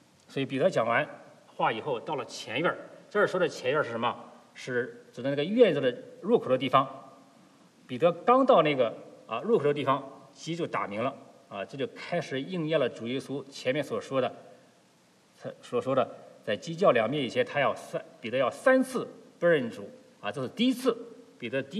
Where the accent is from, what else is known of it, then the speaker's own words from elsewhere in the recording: China; 有点像我们中国人的习惯哈